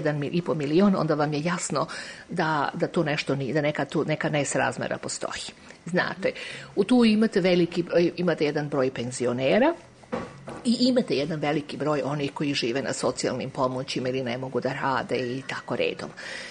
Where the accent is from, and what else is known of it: Belgrade, Serbia; born there